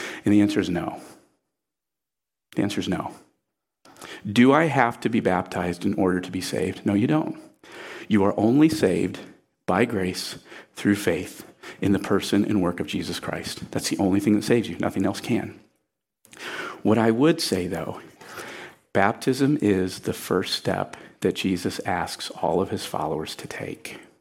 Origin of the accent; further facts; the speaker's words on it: Port Clinton, Ohio, United States; And I'm from Port Clinton, Ohio. And in Port Clinton, Ohio, we don't baptize people in a horse trough in a church. We go out to Lake Erie and we baptize people there.